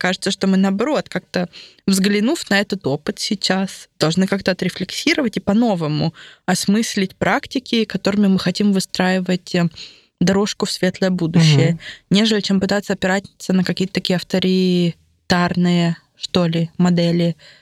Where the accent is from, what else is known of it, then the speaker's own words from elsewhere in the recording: Minsk, Belarus; В моем детстве никто вокруг меня не разговаривал на белорусском языке. Я из Минска, все мое окружение, все мои друзья, подруги, семья, близкая и далекая семья, все эти люди разговаривали на русском языке